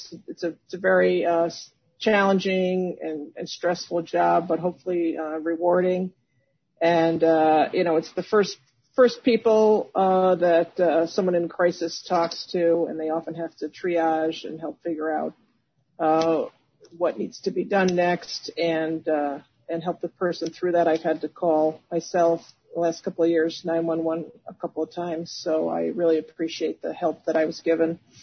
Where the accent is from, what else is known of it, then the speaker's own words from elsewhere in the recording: Albany, New York, United States; I wanted to say I am from Albany, and I will try not to laugh at you or mess with you for at least a week or two.